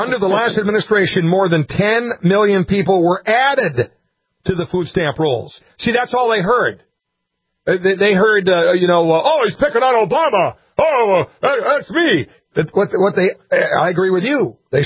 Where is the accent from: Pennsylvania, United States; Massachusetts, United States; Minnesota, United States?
Minnesota, United States; I grew up mostly in Minnesota, so it was the Wendy Anderson, yep.